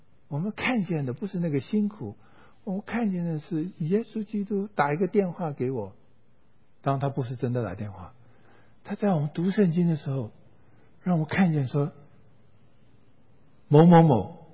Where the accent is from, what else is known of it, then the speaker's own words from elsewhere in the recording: China; born there; also born or lived in Taiwan; 中国大陆虽然生在那里从来没去过